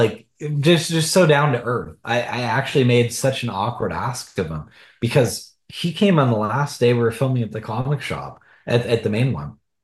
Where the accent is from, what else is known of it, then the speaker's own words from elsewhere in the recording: Portland, Oregon, United States; I went back up to Portland, which is my hometown.